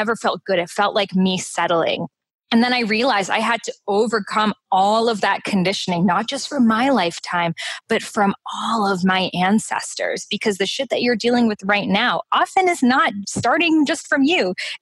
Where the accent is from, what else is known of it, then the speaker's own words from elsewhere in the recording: Iran; Like, if I, in Iran, my home country, said this, I would be in jail.